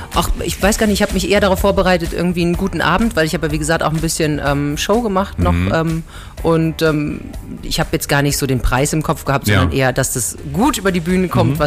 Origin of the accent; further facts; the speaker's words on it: Berlin, Germany; Also, ja, ich bin ja eine richtige Berliner Pflanze. Ich bin in Friedrichshain groß geworden.